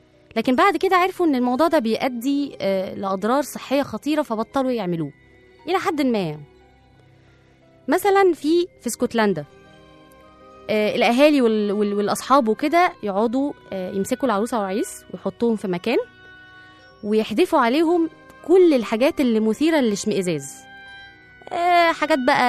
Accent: Egypt; من المعروف إن الجواز عندنا في مصر مثلا بيبدأ بنظرة، فابتسامة، فلقاء، فخطوبة، فجواز

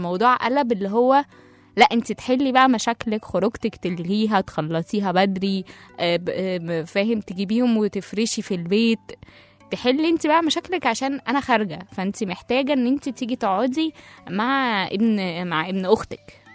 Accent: Egypt; هزارنا كمصريين وتهزئنا برات البلاد جوات البلاد، فهو كده كده معروف هو رايح فين، وتحسه براند كده كده. المصري بيبان في أي حتة يعني، في هزاره، في كل حاجة.

